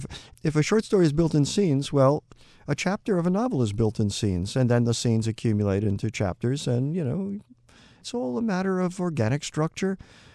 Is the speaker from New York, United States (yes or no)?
yes; Peekskill, New York, United States; I grew up in Peekskill, as I say, and I still have my closest friend there